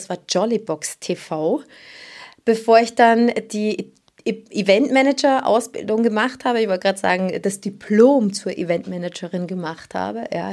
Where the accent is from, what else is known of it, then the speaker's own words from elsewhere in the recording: Switzerland; born there; ich wurde in der Schweiz geboren.